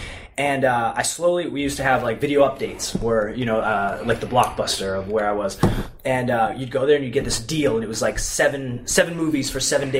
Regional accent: Penticton, British Columbia, Canada; Penticton was the actual name.

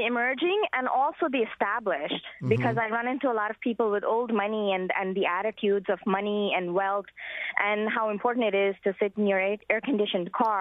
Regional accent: North India, India; I come from India. I'm North Indian, and the city I often visit when I go back home is New Delhi

